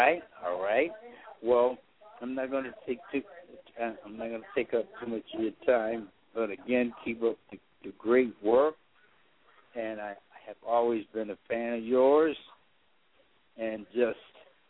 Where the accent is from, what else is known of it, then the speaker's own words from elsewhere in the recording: Hartford, Connecticut, United States; I'm from Hartford, Connecticut.